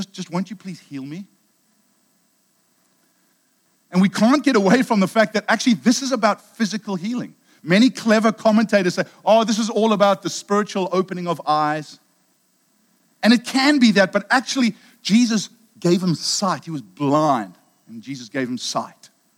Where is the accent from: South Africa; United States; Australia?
South Africa; Durban, KwaZulu-Natal; as a 17-year-old growing up in Durban, part of a faith home, incredible parents, amazing ministry home.